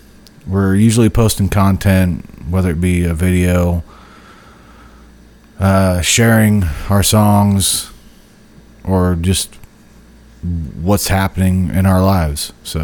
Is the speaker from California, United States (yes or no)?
no; Illinois, United States; I'm fucking from Central Illinois, from a small town. I mean, I'm originally from a really small redneck town